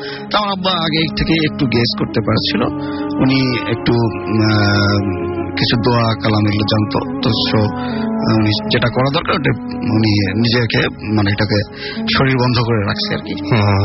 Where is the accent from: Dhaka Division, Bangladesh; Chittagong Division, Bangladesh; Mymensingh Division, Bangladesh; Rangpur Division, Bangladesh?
Rangpur Division, Bangladesh; Gobindaganj; আমি জয়পুর থেকে আসছি, আর আমার হোম ডিস্ট্রিক্ট হচ্ছে গাইবান্ধা ডিস্ট্রিক্ট গোবিন্দগঞ্জ।